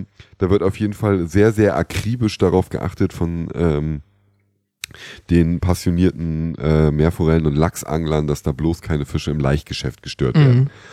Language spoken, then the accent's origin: German; Northern Germany, Germany; Ich komme ja aus Norddeutschland.